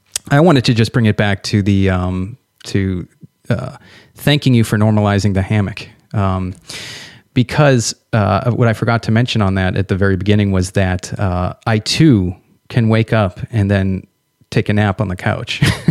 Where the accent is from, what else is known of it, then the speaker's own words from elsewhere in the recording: New Hampshire, United States; I grew up in New Hampshire, so yeah, I know those days.